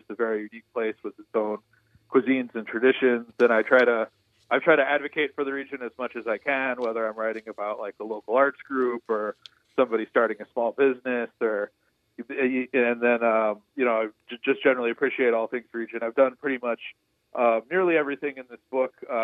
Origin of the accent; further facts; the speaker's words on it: Highland, Indiana, United States; also born or lived in Hammond; I'm a region native. I was born in Hammond. I grew up in Highland. I decamped for a while.